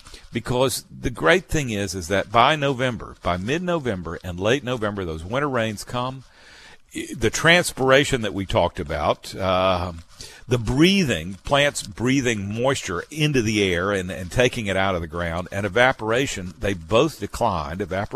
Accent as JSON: {"language": "English", "town": "Mobile", "region": "Alabama", "country": "United States", "tie": "born or raised there", "said": "I'm not an old Oakdale boy, though I grew up in Mobile."}